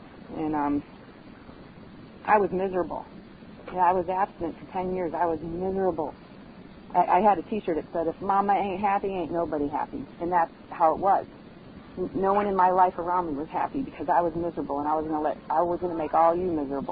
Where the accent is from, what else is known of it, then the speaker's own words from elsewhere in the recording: Chicago, Illinois, United States; I got some skills that I didn't have growing up in Chicago.